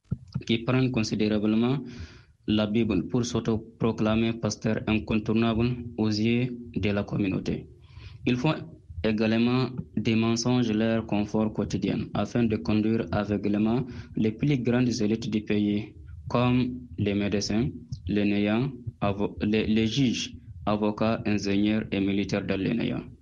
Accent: Niger; je suis Nigérien.

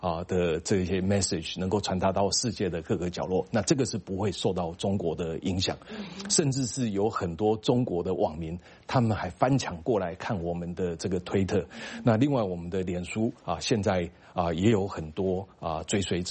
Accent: Taiwan; 那这个是我们台湾人民没有办法接受的

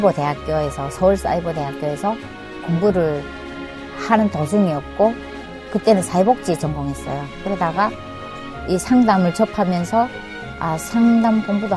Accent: Hamhung, South Hamgyong, North Korea; now in Seoul, South Korea; 탈북을 해서 대한민국에 입국해서 지금은 그래도 나름대로 제가 그 대한민국에 잘 정착해서 결혼까지 하고

